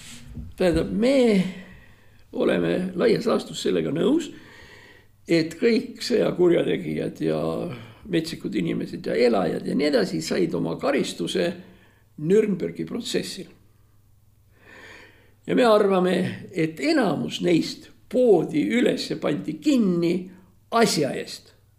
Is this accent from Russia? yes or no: yes; Russia; Estonian is a second language; mina olen venelane ja mul on see vene vanaisa ja vene vanaema ja see on siis Saratovi kubermang või Saratovi oblast nõukogude ajal ja sealt üks 5-60 kilometrit mööda Volgat ülespoole on üks väike linnake Volsk